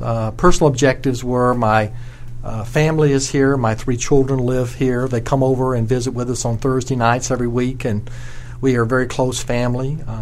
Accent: Cave Spring, Georgia, United States; I am. I grew up in North Georgia in a little town called Cave Spring. I grew up my entire life there, went to school.

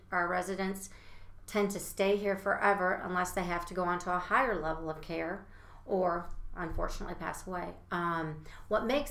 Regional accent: Chicago, Illinois, United States; I'm actually not a native Texan. I am from the Chicago area, and my background is actually in physical therapy.

